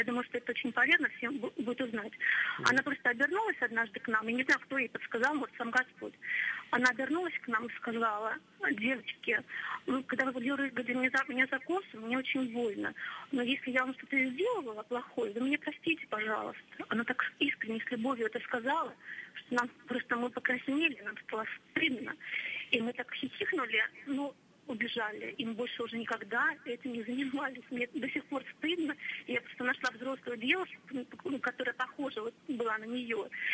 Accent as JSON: {"language": "Russian", "town": "Bryansk", "region": "Bryansk Oblast", "country": "Russia", "said": "я из Брянска."}